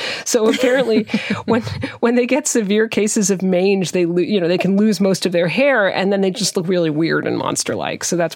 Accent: New Jersey, United States; I live in New Jersey. I grew up in New Jersey. We are the only state to have an official state demon, and it's the Jersey Devil.

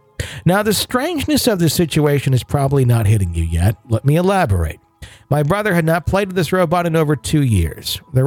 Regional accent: Ashtabula, Ohio, United States; I grew up in Ashtabula, Ohio, which is located right in the northeast corner of Ohio between Lake Erie and Pennsylvania.

